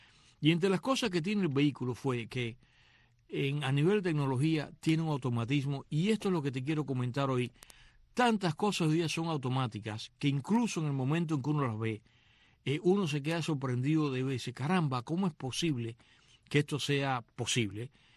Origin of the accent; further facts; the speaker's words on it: Cuba; Después de haber visto en mi época de niño en Cuba, el saguaro.